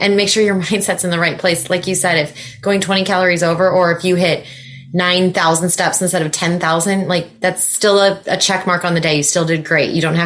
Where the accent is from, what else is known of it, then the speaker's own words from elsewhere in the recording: Midwest, United States; As a Midwesterner, I 1,000% can understand this. The humidity these days is disgusting.